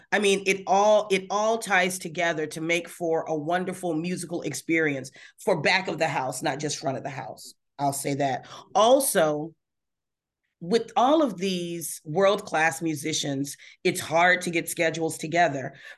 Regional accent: Mississippi, United States; moved away; I grew up in Mississippi. And then we moved to Chicago

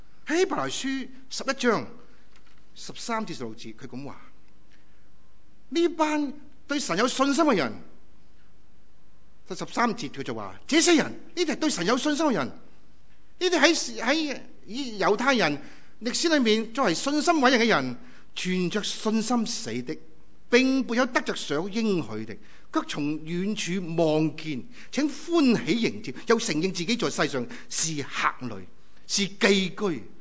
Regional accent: Tsuen Wan, Hong Kong; 我在荃湾长大。过去我这排很少回荃湾，我回香港我都没回荃湾。

